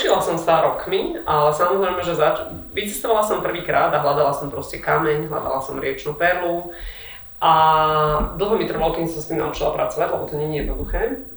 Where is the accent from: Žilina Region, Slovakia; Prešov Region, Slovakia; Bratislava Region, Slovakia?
Bratislava Region, Slovakia; Bratislava; pre mňa to nikdy nebolo niečo také, že som síce dievča z Petržalky